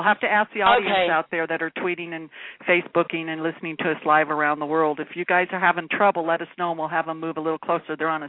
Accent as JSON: {"language": "English", "town": "Whittier", "region": "California", "country": "United States", "tie": "born or raised there", "said": "Yeah, I'm born and raised here too. I was born and raised down in Whittier."}